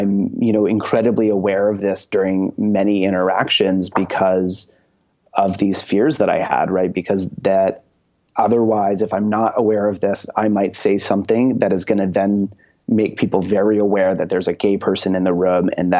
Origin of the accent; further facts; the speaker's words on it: Maine, United States; I'm from Maine. We don't have a whole lot of LGBTQ persons